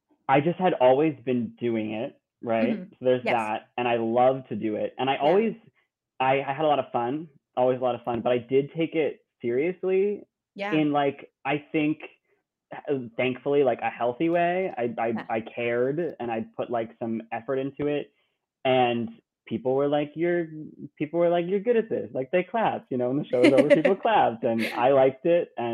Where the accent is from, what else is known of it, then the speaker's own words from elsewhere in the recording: New York, United States; I did it with Adirondack Regional Theater, which is like a wonderful community theater in my hometown.